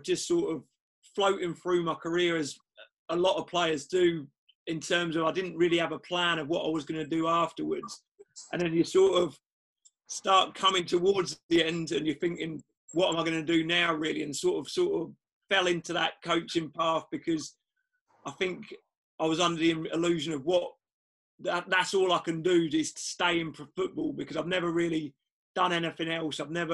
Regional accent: East of England, United Kingdom; I grew up near Cambridge, so he took me to the Abbey Stadium to watch Cambridge United play.

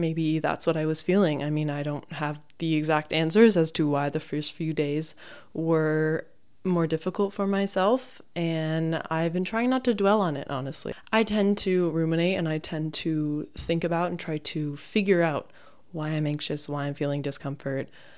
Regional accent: United States; now in Paris, France; because I'm American and I don't live here and I'm not local. But I wanted to do something about the fact that I don't speak French.

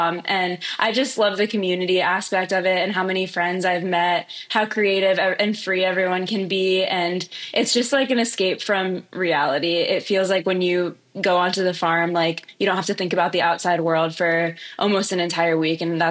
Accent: Atlanta, Georgia, United States; I'm from Atlanta, Georgia, but I go to the University of Florida. I've been there for like 6 years.

